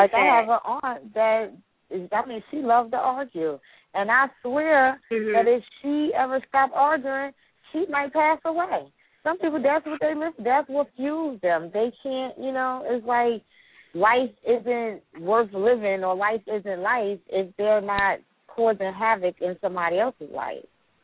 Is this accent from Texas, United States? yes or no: no; New York, United States; now in Trenton, United States; I'm from New York, but I'm in New Jersey now, Trenton.